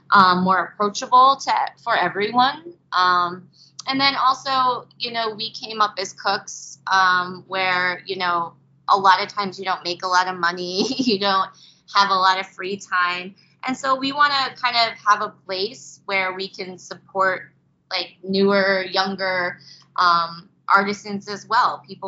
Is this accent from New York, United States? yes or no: yes; New York, United States; I'm from the East Coast. I grew up in upstate New York